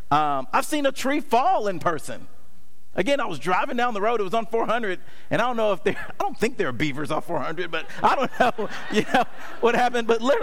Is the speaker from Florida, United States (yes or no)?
no; Atlanta, Georgia, United States; I mean, I'm from Atlanta, so I love our teams